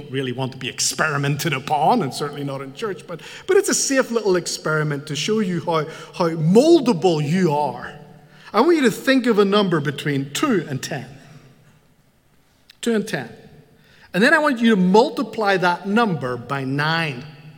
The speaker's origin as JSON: {"language": "English", "region": "Northern Ireland", "country": "United Kingdom", "said": "I'm not from Ireland. I'm from Northern Ireland, so that little prefix is important to us."}